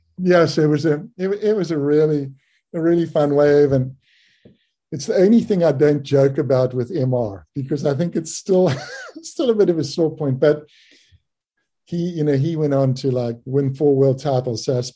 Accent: Bay of Plenty, New Zealand; I came from the Bay of Plenty, and you just didn't drop in ever.

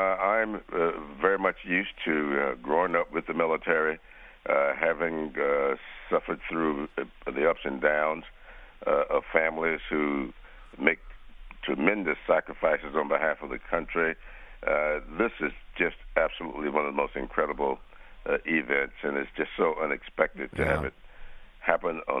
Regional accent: Columbia, South Carolina, United States; also born or lived in Sumter; Fort Jackson, as you know, is in Columbia, my hometown.

